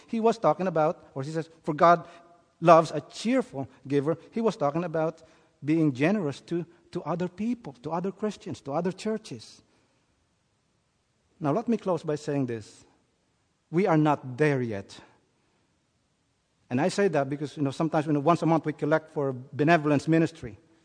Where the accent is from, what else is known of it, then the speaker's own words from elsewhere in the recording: Philippines; I grew up that way in the Philippines, actually.